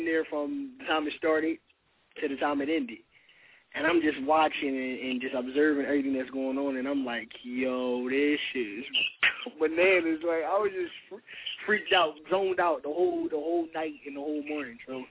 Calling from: Philadelphia, Pennsylvania, United States; I'm calling from Philly.

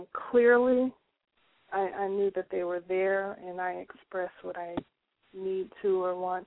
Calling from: Denver, Colorado, United States; I'm calling from Denver.

